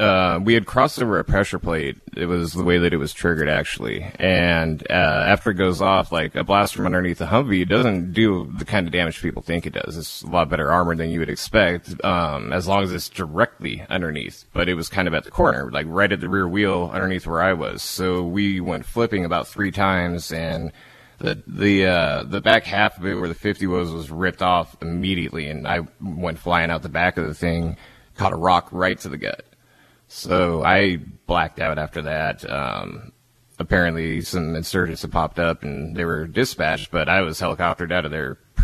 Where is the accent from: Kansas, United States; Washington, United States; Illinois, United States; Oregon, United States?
Washington, United States; I'm from King County, and, like, I'd heard about